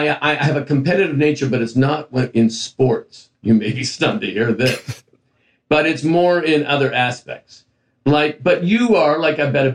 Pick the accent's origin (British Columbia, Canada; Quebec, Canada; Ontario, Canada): Ontario, Canada; Hamilton; growing up in Hamilton, Ontario, Canada, and yes, watching television in the United States